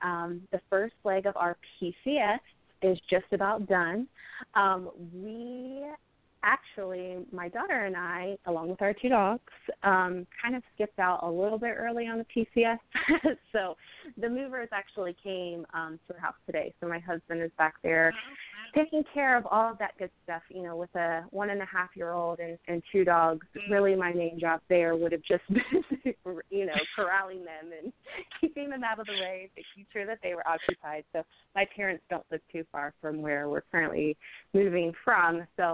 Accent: Ohio, United States; We're originally from Ohio, so we're used to a little bit of snow

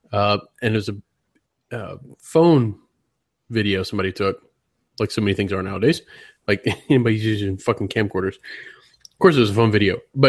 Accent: United States; Of course, they would expect that since I'm an American.

